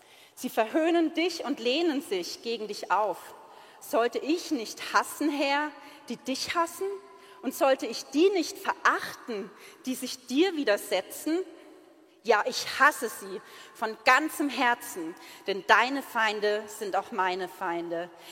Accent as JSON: {"language": "German", "region": "Odenwald", "country": "Germany", "tie": "born or raised there", "said": "Und wir kommen aus dem Odenwald, das heißt, wir hatten auch noch die richtigen Schimpfwörter drauf."}